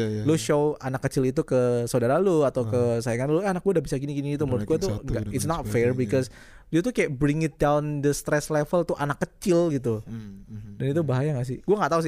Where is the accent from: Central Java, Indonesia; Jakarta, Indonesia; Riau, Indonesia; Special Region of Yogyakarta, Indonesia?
Central Java, Indonesia; Semarang; kan gue kan aslinya sebenarnya bukan dari Kebumen ya, gue dari Semarang ya. Semarang itu kan kota besar, which is ibu kota Jawa Tengah gitu ya.